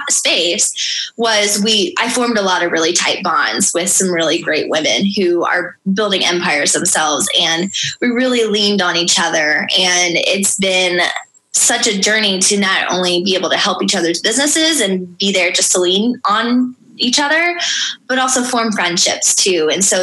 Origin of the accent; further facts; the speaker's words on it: Ohio, United States; I'm from Ohio. It's more like a blue collar, you work hard every day